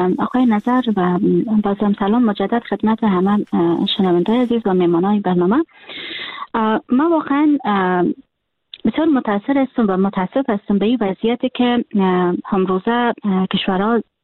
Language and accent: Persian; Afghanistan; born or raised there